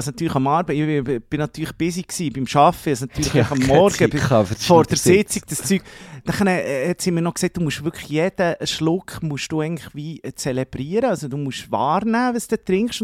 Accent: Zurich, Switzerland; das ist Kreis 5-Wipe bei uns in Zürich.

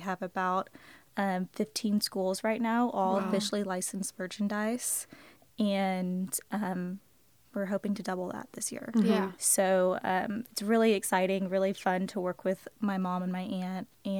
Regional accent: Houston, Texas, United States; I went to school at UT and I'm from Houston, Texas.

